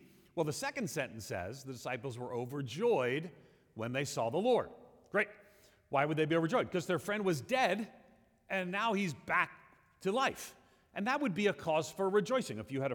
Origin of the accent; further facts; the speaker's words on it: New York City, New York, United States; I grew up in New York City. Anyone else from New York? Anybody? No? You got a problem with that? That I'm from New York?